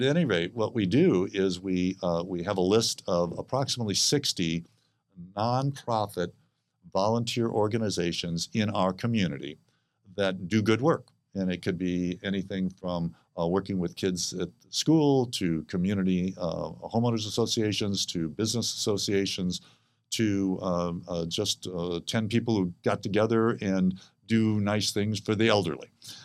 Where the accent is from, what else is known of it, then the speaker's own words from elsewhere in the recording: Rancho Bernardo, California, United States; There's a joke around my hometown is Rancho Bernardo